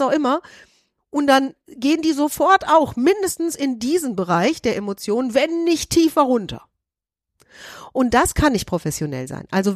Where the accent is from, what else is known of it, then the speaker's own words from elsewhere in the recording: Bad Nauheim, Hesse, Germany; in meiner Heimatstadt in Bad Nauheim